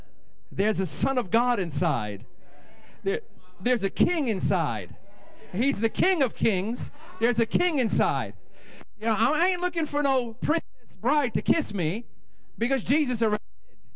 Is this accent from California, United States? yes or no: no; Bronx, New York, United States; now in Connecticut, United States; So, I grew up in the Bronx. I grew up as, yeah, woohoo!